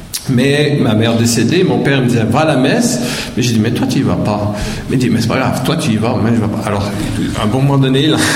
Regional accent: Quebec, Canada; born there; Je suis né au Québec, dans ces grandes régions forestières, remplies de lacs, où beaucoup d'Européens rêvent d'aller vivre. Et puis, c'est une petite ville industrielle, là, avec plein de forêts.

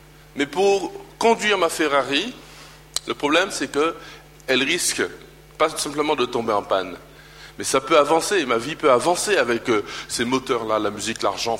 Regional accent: Martinique; parce que je suis martiniquais quand même. Je suis pas suisse.

